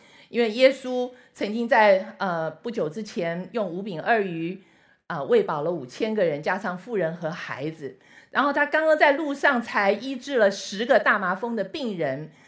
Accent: China; 就是有点像我们中国人讲的万岁，吾王万岁万万岁的这个意思啊

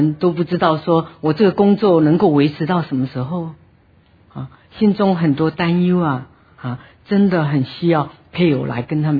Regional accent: China; 我们中国人

